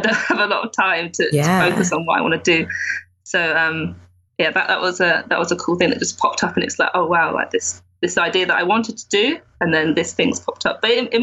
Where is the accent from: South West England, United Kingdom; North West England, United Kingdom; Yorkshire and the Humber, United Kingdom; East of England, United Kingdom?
South West England, United Kingdom; now in London, United Kingdom; I'm living in London now. I'm not originally from here. I'm from the West Country, you know, like near Stonehenge and stuff. So I moved to London for university and I'm living here.